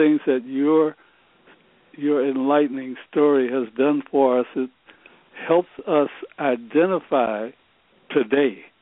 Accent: Great Plains, United States; I was raised on the Dust Bowl and graduated to the hardwood

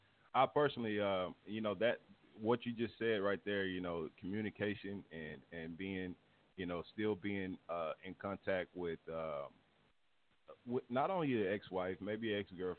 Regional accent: Arkansas, United States; Y'all talking about that food, and y'all talking about the country. I'm from Arkansas, man.

